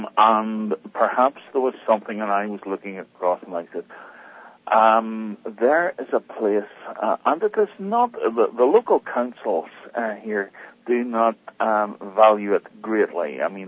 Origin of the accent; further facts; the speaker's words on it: Ireland; Well, I come from Ireland, and as I was saying at the very start, Patricia, I grew up in a very remote area.